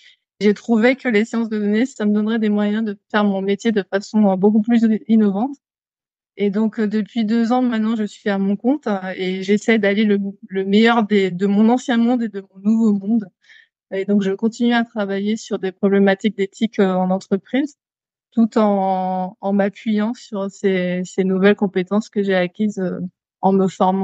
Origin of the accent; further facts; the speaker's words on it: Martinique; quand j'ai grandi à la Martinique et quand j'avais 12 ans